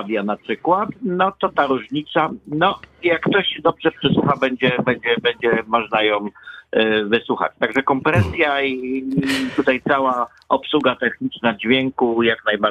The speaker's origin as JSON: {"language": "Polish", "town": "Poznań", "region": "Greater Poland Voivodeship", "country": "Poland", "said": "nie będzie wiedzieć, że jesteśmy z Poznania, czy z metropolii Poznań, czy z Wielkopolski, to ona pozna, że jesteśmy z Wielkopolski."}